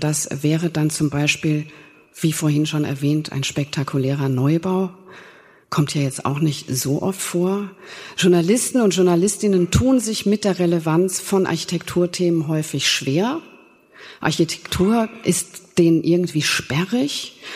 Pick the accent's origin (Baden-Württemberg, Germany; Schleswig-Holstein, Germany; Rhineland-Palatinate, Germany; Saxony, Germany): Rhineland-Palatinate, Germany; Mainz; Aber wenn ich jetzt mal so an meine Heimatstadt Mainz denke, wo ich dann zu Hause bei den Eltern auch mal in die Lokalzeitung schaue